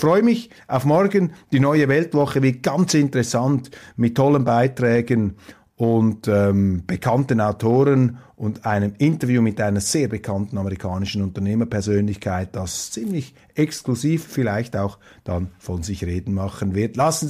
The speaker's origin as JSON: {"language": "German", "country": "Switzerland", "said": "Die EU und Europa sind für mich als Schweizer, und ich bin auch Europäer, überzeugter Europäer"}